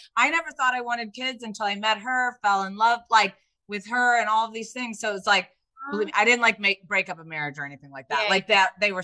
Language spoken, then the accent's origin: English; Indiana, United States; I grew up in Indiana. Like you know, it's not really the same.